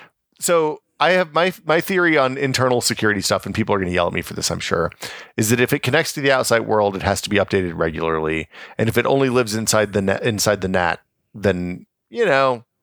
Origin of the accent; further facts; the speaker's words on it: Tennessee, United States; Like, I grew up in mountains in Tennessee and we saw snow, but nothing like this.